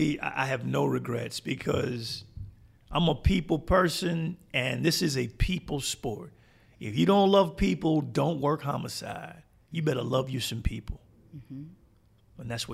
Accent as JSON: {"language": "English", "town": "Wilmington", "region": "Delaware", "country": "United States", "tie": "born or raised there", "said": "I grew up in Wilmington, Delaware. It's like a chocolate city right outside of Philadelphia, Pennsylvania."}